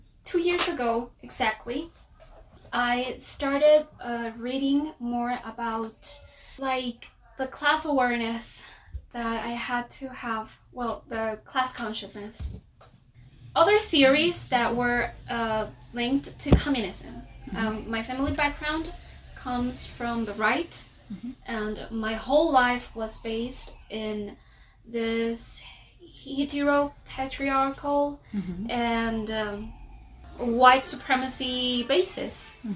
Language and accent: English; El Hatillo, Miranda, Venezuela; also born or lived in Caracas; I am 24 years old. I was born and raised here in Caracas, Venezuela. Well, born in Caracas, raised in Miranda, in El Atillo.